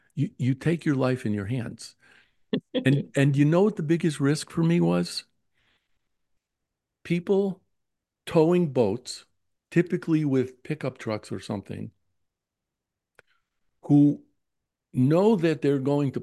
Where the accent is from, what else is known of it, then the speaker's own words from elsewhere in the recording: Meriden, Connecticut, United States; And I grew up in Meriden, which is a small town.